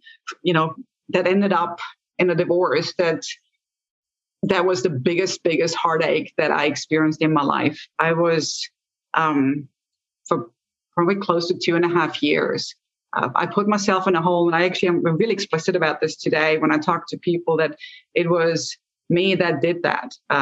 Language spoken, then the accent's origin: English; Austria; English is a second language; moved away as an adult; So I'm originally from Austria, born and raised in Austria, and actually was there until about age 22.